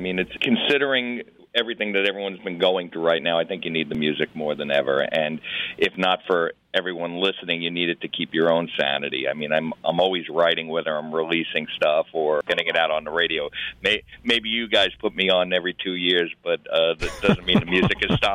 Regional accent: Mohegan Lake, New York, United States; now in Mountaindale, United States; I live in a town called Mountaindale, nestled in the foothills of the Catskills. But I was from Mohegan Lake originally

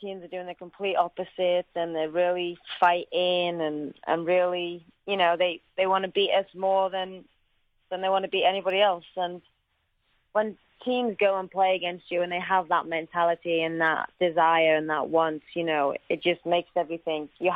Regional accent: Wales, United Kingdom; And I think football for us as Welsh people now will be something that we can cheer for the next 10 years to 20 years, I believe.

